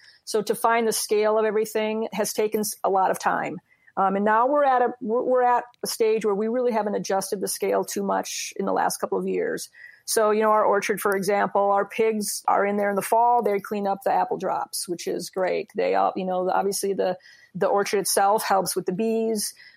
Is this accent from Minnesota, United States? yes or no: yes; Roseville, Minnesota, United States; I did not grow up on a farm. I grew up in Roseville, which is just a small little inner loop suburb.